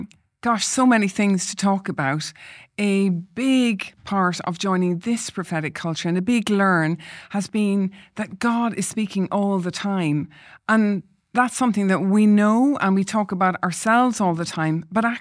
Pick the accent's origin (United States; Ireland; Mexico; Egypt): Ireland; Cork, Munster; also born or lived in Northern Ireland; now in United Kingdom; I am Irish, like Emma, and born in the north of Ireland, actually, and then moved to Cork in the south. So I don't sound like you, Emma, even though we both spent time in the north of Ireland, but a very different accent.